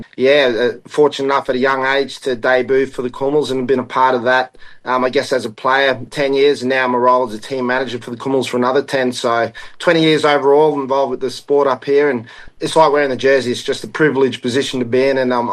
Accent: Lae, Morobe, Papua New Guinea; also born or lived in Charters Towers, Australia; So I was born up here in Alatau, not originally where I'm from, but as I said, I'm from Lae, and then obviously grew up most of my life in Lae

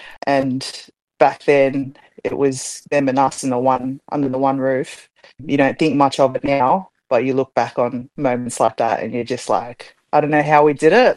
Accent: Australia; also born or lived in New Zealand; I'm definitely an Aussie.

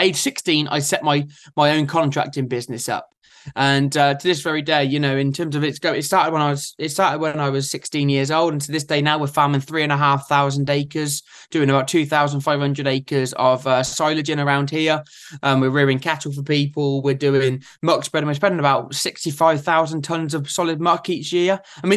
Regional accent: Chipping Norton, South East England, United Kingdom; I'm just like this, I'm a guy from Chippy Norton.

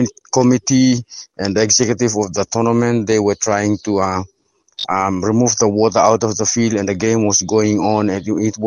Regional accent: Andra Island, Manus Province, Papua New Guinea; I'm from Andra Island. I'm teaching here. This is my fourth year of teaching. My island is located at the north coast part of Manus Island.

